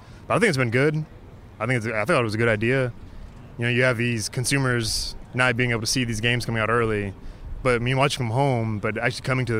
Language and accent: English; Ohio, United States; I'm from Ohio, so this is a little bit of a long trip